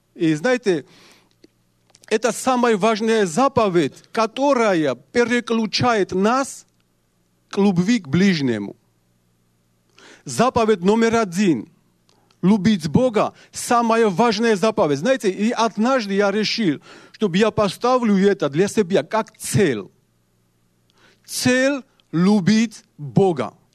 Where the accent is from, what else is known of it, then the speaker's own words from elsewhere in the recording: Georgia; Russian is a second language; вы знаете, что я из Грузии, у меня грамматика русская нету, я знаю разговорный русский язык